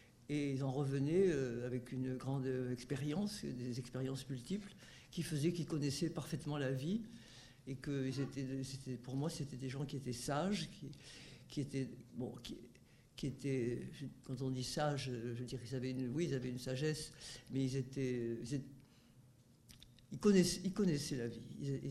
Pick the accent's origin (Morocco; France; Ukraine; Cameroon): France; south of France; born there; now in Paris, France; Je suis née dans le Midi. Je suis venue à Paris